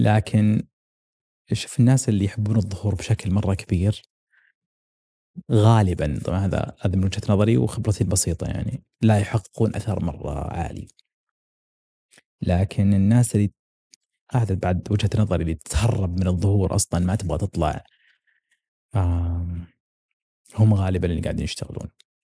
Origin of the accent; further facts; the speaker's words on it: Saudi Arabia; هي أعلى بائعة عندنا في السعودية كلها